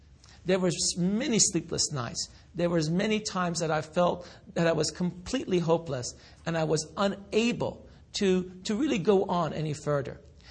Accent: Iran; I am originally from Iran, and I was born in a Shiite Muslim family.

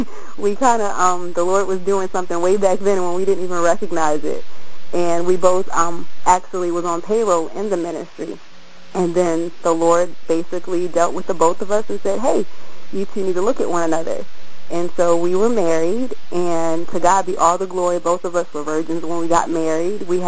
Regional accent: North Carolina, United States; I'm from North Carolina.

